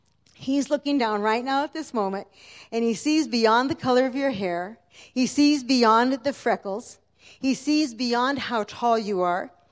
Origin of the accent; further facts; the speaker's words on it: Canada; So I'm very proud to be with you and happy to be with you today as a Canadian sister.